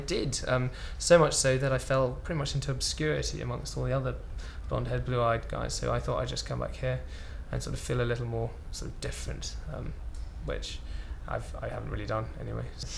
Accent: London, United Kingdom; born and raised in London, but I do have Danish heritage, which is why I went to Copenhagen a bit. To work there.

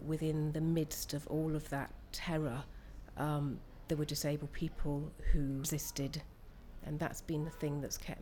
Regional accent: Bristol, South West England, United Kingdom; I'm from Bristol.

